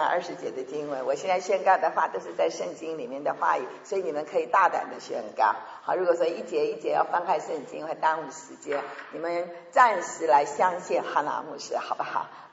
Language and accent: Chinese; South Korea; moved away as an adult; also born or lived in Taiwan; now in United States; 爸爸妈妈是从中国大陆山东省，你知道他们出生在山东省以后，我生在韩国，那从韩国以后留学在韩国念书，以后到台湾去升学，那他们叫我华侨，我拼命说我是台湾人，我是华人